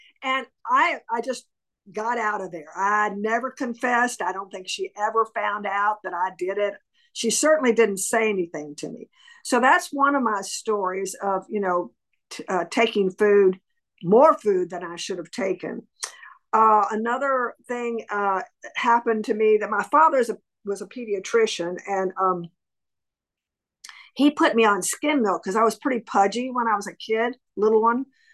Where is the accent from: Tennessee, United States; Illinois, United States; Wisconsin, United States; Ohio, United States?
Tennessee, United States; Nashville; I come from Nashville, Tennessee.